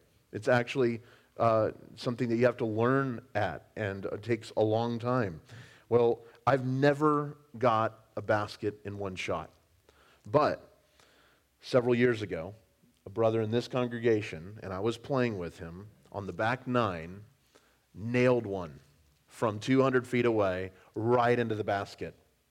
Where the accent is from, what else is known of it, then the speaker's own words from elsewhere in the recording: California, United States; I grew up playing it in California